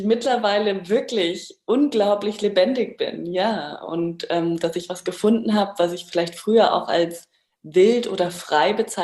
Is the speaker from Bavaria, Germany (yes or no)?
yes; Bavaria, Germany; moved away as an adult; now in Portugal; Zurzeit bin ich in Portugal, aber aufgewachsen in Bayern im Süden von Deutschland und vermisse tatsächlich auch die Berge ganz stark und bin aber seit 8 Jahren unterwegs, reisend und ohne Zuhause.